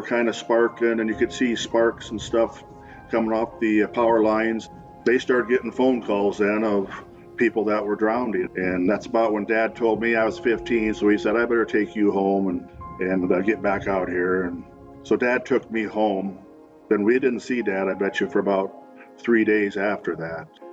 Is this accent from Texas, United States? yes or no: no; Rapid City, South Dakota, United States; I was born and raised in Rapid City.